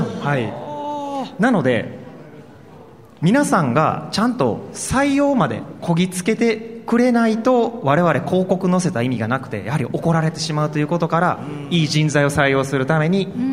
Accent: Itami, Hyogo, Japan; 私は実は県に行く前に伊丹市選出出身ですので、

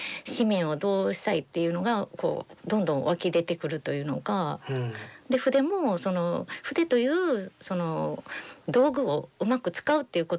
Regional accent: Kobe, Hyogo, Japan; 神戸です。

